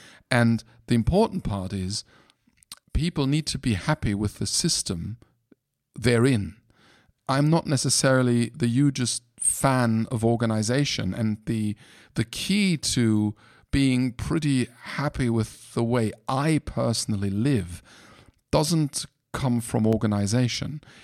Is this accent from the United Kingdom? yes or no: no; Germany; I was brought up in Germany.